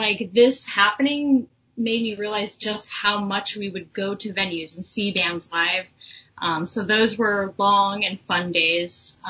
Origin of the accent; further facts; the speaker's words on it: California, United States; now in New York, United States; I am from Southern California. I moved to New York 5 years ago